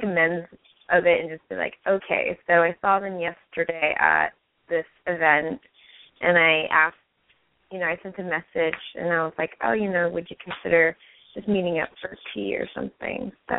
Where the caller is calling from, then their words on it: New York, United States; I'm calling in from New York.